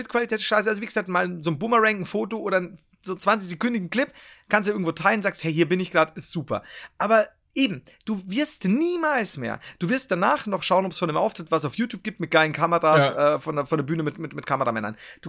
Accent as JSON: {"language": "German", "region": "Bavaria", "country": "Germany", "said": "Nein, ich bin nicht, hör auf, ich bin Bayer, alles gut, ich komme auch nicht aus Franken."}